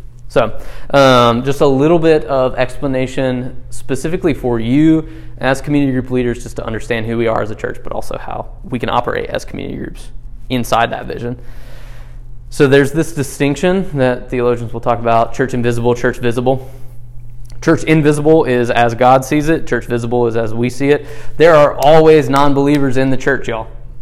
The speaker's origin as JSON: {"language": "English", "region": "the South", "country": "United States", "tie": "born or raised there", "said": "I grew up in the South. They're very Christian-y, okay?"}